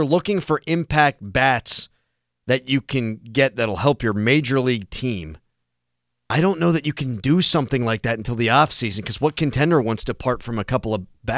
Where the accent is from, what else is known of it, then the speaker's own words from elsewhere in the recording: Ireland; I'm Irish.